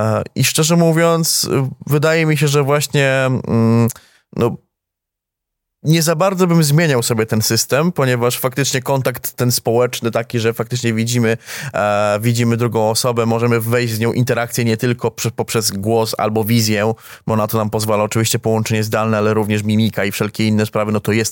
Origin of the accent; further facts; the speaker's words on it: Lesser Poland, Poland; ja akurat jestem stąd, pochodzę właśnie ze wsi, powiedziałbym koło Nowego Sącza, ale no jestem relatywnie blisko miasta